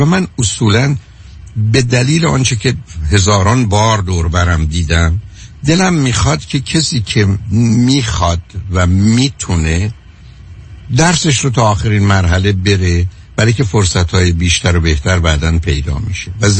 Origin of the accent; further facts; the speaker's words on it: Iran; مثل ماهایی که از ایران آمدیم